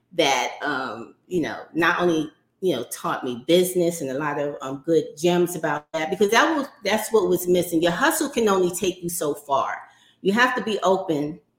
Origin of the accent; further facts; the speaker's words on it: New York City, New York, United States; So I grew up in New York City in Harlem.